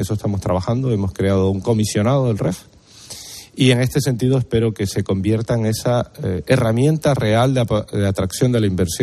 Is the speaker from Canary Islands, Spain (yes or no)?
yes; Canary Islands, Spain; nuestro régimen económico y fiscal es un derecho que tenemos los canarios